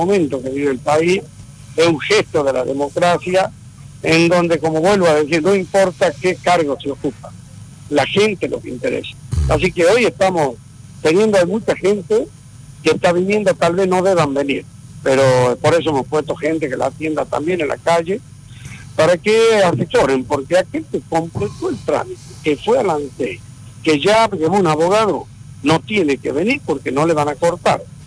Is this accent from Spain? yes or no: no; Tucumán, Argentina; yo digo el término común como tucumano